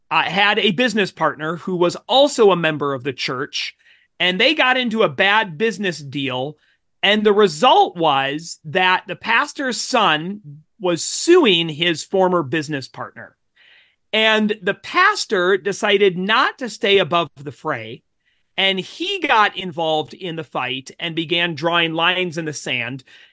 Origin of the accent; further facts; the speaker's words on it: Minnesota, United States; So I grew up in the Evangelical Free Church of America in South Central Minnesota.